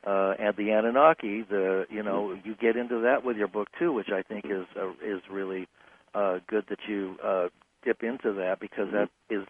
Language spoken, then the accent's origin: English; Santa Barbara, California, United States; In Santa Barbara, California.